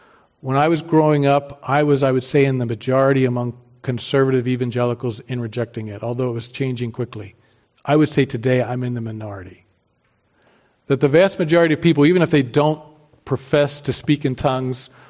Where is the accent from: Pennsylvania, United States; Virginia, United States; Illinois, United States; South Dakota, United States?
Pennsylvania, United States; In the 1970s, I grew up in the Mennonite Church. It was Lancaster County, Pennsylvania, and we went to a conservative evangelical Mennonite church.